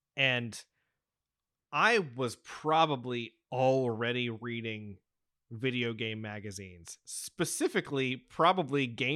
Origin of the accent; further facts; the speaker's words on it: United States; Yeah, well, just because I'm American.